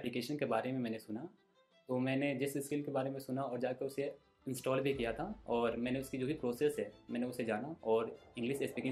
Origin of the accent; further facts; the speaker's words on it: Bihar, India; moved away as an adult; now in Delhi, India; और मैं बिहार से बिलोंग करता हूं। मैंने जो भी मेरा एजुकेशन मैंने बिहार से हिंदी मीडियम में मैंने प्राप्त की और लास्ट ईयर मैंने अपना ग्रेजुएशन कंप्लीट किया है। प्रेजेंटली मैं दिल्ली में रह रहा हूँ